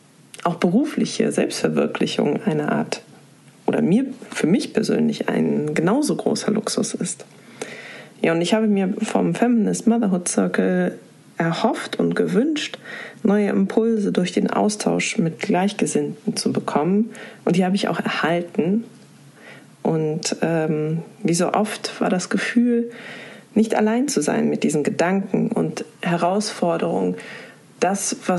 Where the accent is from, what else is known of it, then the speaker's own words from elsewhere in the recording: Poland; born there; Denn ich bin gebürtige Polin und bin quasi sehr, sehr klassisch sozialisiert worden.